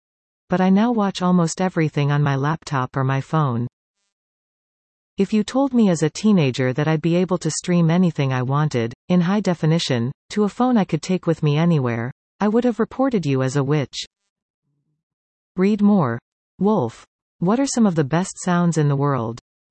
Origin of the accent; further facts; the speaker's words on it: Duncan, British Columbia, Canada; Growing up in Duncan, we were lucky enough to have the Seattle channels and three American networks, ABC, NBC, CBS